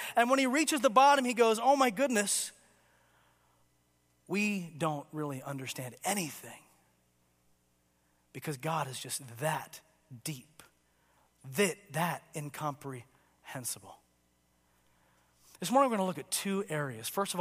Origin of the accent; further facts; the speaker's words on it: Tanzania; I grew up in Tanzania, East Africa